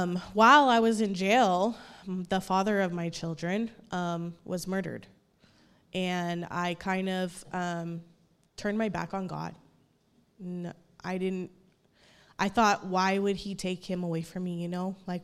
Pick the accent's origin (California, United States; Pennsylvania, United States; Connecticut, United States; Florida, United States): California, United States; Fresno; I'm 33 years old. I'm from Fresno, California. I was adopted when I was 4. I was raised in church.